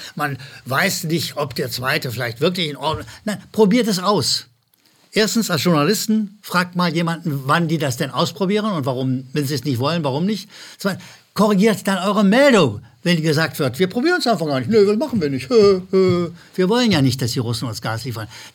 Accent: Rhineland, Germany; Ich wiederhole, als Rheinländer habe ich Probleme mit Zuschauerzuschriften.

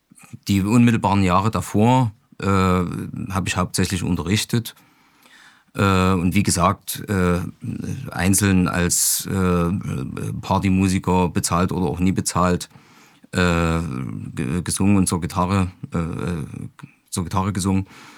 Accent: Saxony, Germany; komme ich nie aus Nordkorea, sondern schlimmer noch aus Sachsen.

